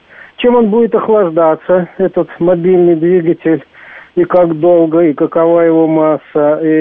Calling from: Dubai, United Arab Emirates

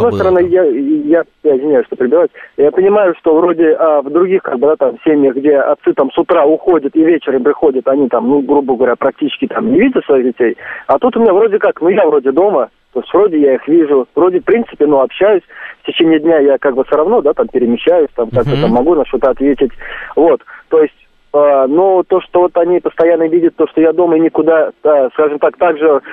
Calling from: Moscow, Russia; мы из Москвы.

